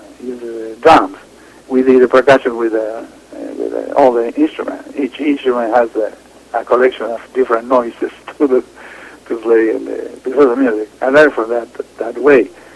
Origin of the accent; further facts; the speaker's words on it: Buenos Aires, Argentina; English is a second language; Buenos Aires is a tango city, we can say. No?